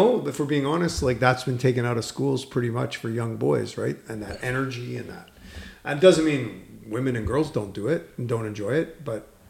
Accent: Canada; we're Canadian, by the way

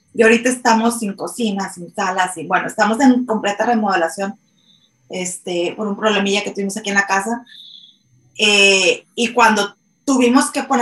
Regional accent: Mexico; yo que crecí en México y lo sigo viendo mucho

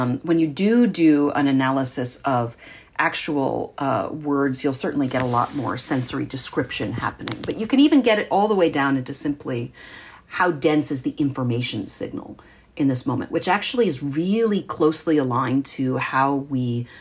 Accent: Atlanta, Georgia, United States; born there; I was born in Atlanta because my dad was a research psychologist, ran a lab down at Emory. They were from New York, but I was whelped there.

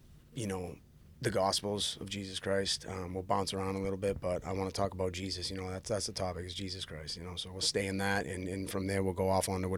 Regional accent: Billerica, Massachusetts, United States; I'm from Massachusetts. I'm like about 25, 30 minutes outside of the city of Boston. Town called Billerica.

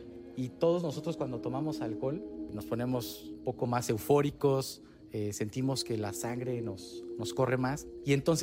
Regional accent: Puebla, Mexico; quiero invitar a quienes no conocen mi pueblo que vengan a esta zona de Puebla, en la Sierra Norte

